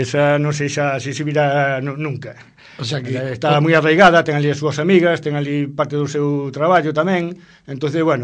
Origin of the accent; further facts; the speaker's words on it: Mera, Galicia, Spain; pero non, nós somos de Mera